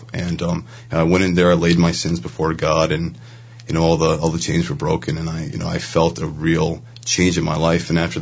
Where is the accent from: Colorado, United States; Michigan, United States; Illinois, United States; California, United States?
Michigan, United States; Muskegon; Yeah, born and raised Catholic. I was born and raised in Muskegon, Michigan.